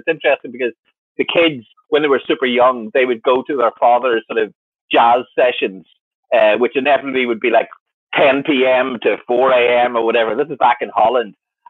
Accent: Ireland; I grew up in Ireland, but Ireland in the early 1980s was sort of three TV channels.

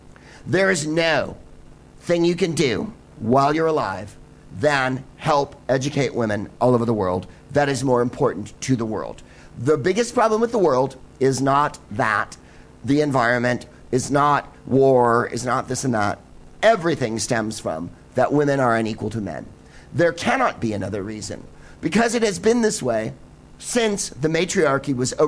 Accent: United States; But I come from the United States

